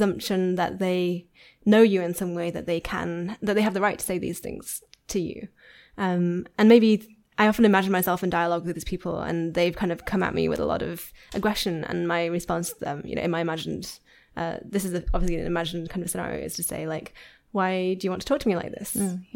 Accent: Yorkshire and the Humber, United Kingdom; I am from Yorkshire.

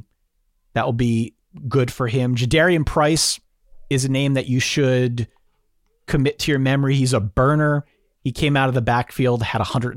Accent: Pennsylvania, United States; I've always said sans, but I'm from Eastern PA.

